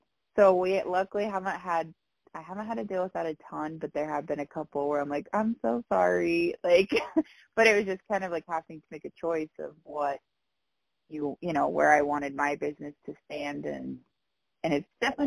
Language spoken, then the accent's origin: English; Wyoming, United States; I was born and raised in Southwest Wyoming, where horses are $1,500 horses.